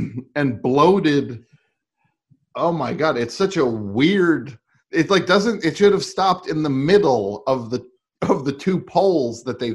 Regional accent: Louisiana, United States; It's just, I grew up in Louisiana

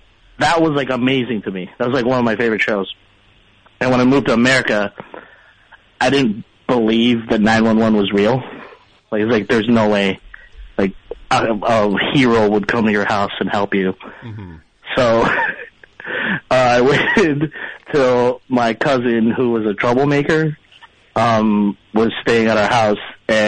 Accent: Philippines; So I grew up in the Philippines, and there are like 3 channels.

